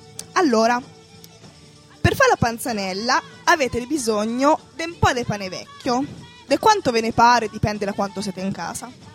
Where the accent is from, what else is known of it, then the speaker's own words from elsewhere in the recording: Umbria, Italy; accent: Umbrian; raccontare una ricetta dell'Umbria nel mio dialetto